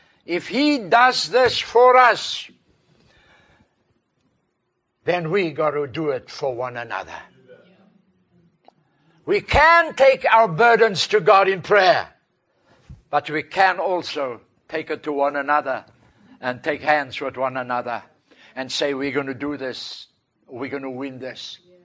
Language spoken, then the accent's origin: English; South Africa; first language Afrikaans; English is a second language; It's English and Afrikaans, which is my mother tongue.